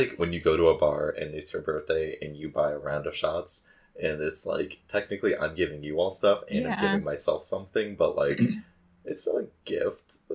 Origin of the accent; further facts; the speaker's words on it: Georgia, United States; now in Manhattan, United States; I'm from Georgia, so yeehaw, everybody. Spent a fair amount of my life there, but have lived in Kansas for half of my life now